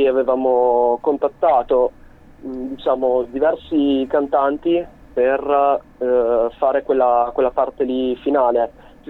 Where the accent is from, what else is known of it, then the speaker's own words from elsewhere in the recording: Parma, Emilia-Romagna, Italy; Noi siamo di Parma